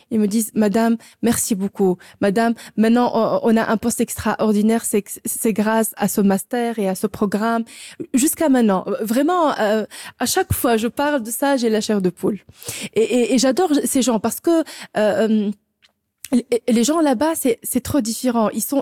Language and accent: French; Tunis, Tunis Governorate, Tunisia; Alors, je suis tunisienne, je suis grandi à Tunis.